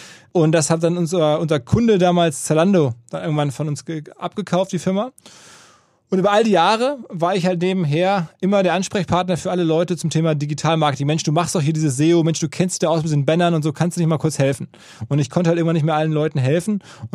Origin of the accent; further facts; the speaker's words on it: North Rhine-Westphalia, Germany; aus meiner Heimat, Ruhrgebiet